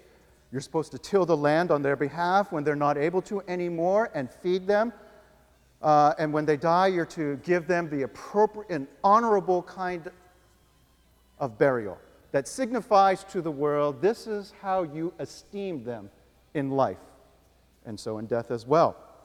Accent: United States; And yet, growing up in the West, and particularly here in America, the call to individualism and individual freedom and self-fulfillment is so compelling

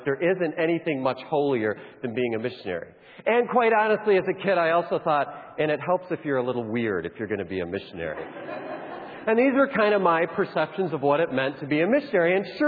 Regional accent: Grand Rapids, Michigan, United States; I come from Grand Rapids, Michigan, where I teach missions at Grand Rapids Theological Seminary

